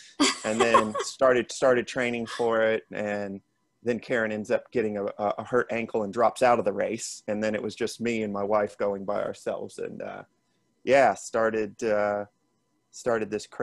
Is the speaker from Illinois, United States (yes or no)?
no; Houston, Texas, United States; moved away as an adult; also born or lived in New Zealand; now in Australia; I'm originally from Houston, Texas in the U.S., but I've lived in Australia and New Zealand for about the past 11 years.